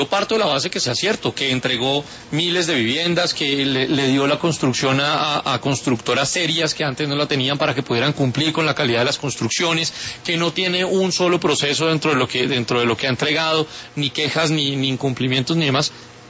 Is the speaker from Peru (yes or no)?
no; Colombia; También tenemos que ser conscientes que somos los colombianos los que elegimos